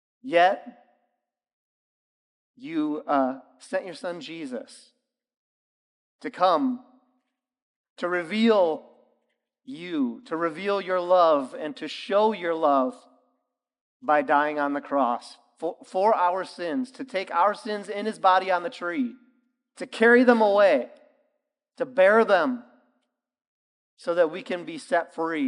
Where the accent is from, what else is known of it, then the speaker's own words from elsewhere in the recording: Toledo, Ohio, United States; for those of you who don't know me, I grew up in Toledo, Ohio. Toledo, Ohio is famous for Jeeps.